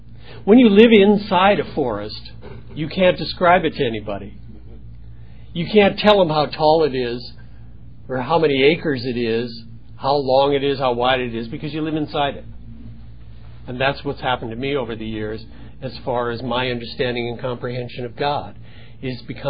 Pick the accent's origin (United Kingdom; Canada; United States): Canada; Western Canada; I come from the Pacific Northwest. The western part of Canada is a very, very beautiful place, and it's covered in forests that go on for thousands and thousands of miles.